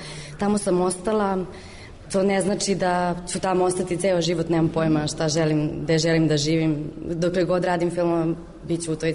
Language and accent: Serbian; Kladovo, Bor District, Serbia; also born or lived in Romania; Odrasla sam u Kladovu, a upisala sam pravni u Beogradu